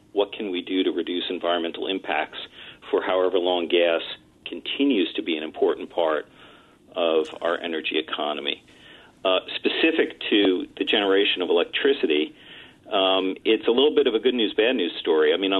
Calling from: New Jersey, United States; You know, I'm calling you from New Jersey. We continue to invest in solar here in our state.

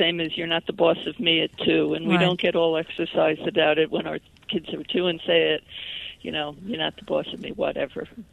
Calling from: Ohio, United States; I'm calling you from Ohio

